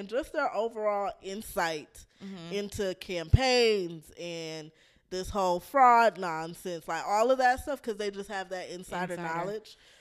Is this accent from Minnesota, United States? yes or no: no; Maryland, United States; Well, I'm from Maryland.